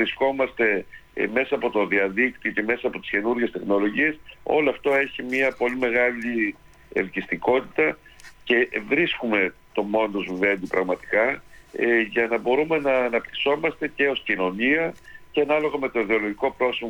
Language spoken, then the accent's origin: Greek; Eastern Macedonia and Thrace, Greece; για όλους εμάς που είμαστε από εδώ από τη Θράκη, που ζήσαμε, που ζούμε, που αναπτυσσόμαστε εδώ πέρα